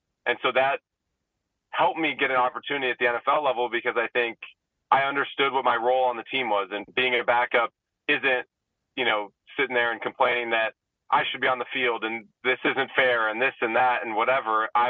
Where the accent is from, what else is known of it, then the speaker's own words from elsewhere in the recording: Des Moines, Iowa, United States; I'm from the Des Moines area, so Drake is in Des Moines, Iowa.